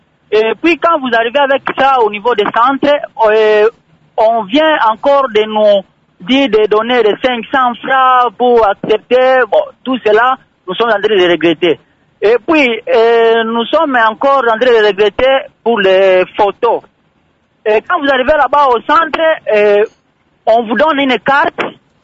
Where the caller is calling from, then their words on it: Kalima, Maniema, DR Congo; C'est que nous sommes en train de regretter ici chez nous à Kalima.